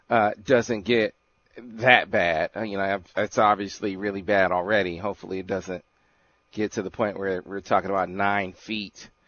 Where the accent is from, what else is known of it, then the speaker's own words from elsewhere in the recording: Flint, Michigan, United States; They were talking about even up in my hometown of Flint and all the problems that have been had with the water up there when they had turned over to the Flint River.